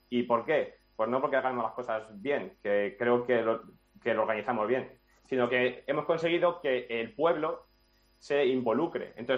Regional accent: Macotera, Castile and León, Spain; yo creo que 4 de los más avanzados, 4 de 7 somos de Macotera, que ya es decir

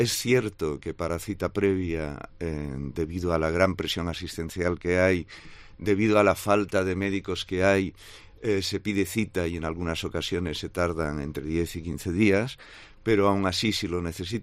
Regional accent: Mahón, Balearic Islands, Spain; Yo soy concretamente de Menorca, de Mahón, y entonces al ser más un pueblecito, veías muy cercano lo que era el médico

